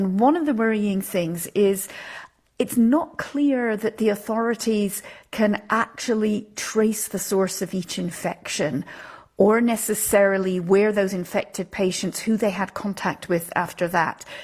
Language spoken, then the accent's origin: English; Bern, Switzerland; English is a second language; And in the meantime, in my hometown of Bern, the Swiss capital, I did a little tour of the supermarkets and the pharmacies.